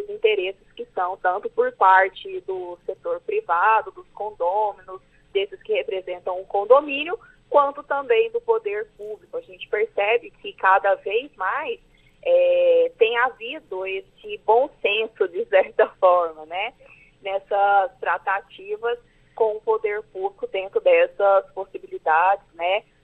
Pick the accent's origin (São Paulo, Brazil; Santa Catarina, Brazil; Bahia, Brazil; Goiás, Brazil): Goiás, Brazil; Goiânia; Isso, sou de Goiânia, falo com vocês aqui de Goiânia.